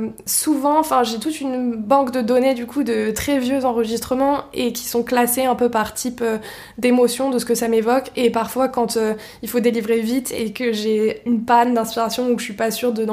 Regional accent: Paris, Île-de-France, France; also born or lived in Germany; En fait, je dis que j'ai grandi à Paris, mais en vérité, je suis arrivée à Paris à partir du collège, mais j'ai passé toute ma primaire en Allemagne parce que mon père était muté là-bas.

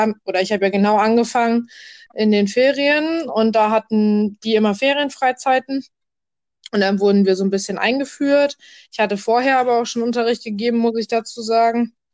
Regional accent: Mecklenburg-Vorpommern, Germany; now in Lower Saxony, Germany; ich bin 23 Jahre alt und ja, ich komme aus MV. Wohne jetzt aber in Niedersachsen.

